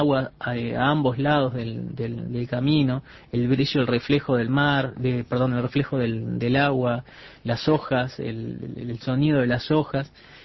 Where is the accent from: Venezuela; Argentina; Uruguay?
Uruguay; Mercedes, Soriano; also born or lived in Durazno / San José / Tacuarembó; now in Montevideo, Uruguay; tengo 41 años ahora. Mi padre trabajaba en el banco, era gerente, entonces soy de Mercedes, nos llevaron a Durazno, después San José, Tacuarembó. Y luego yo me vine a Montevideo a estudiar.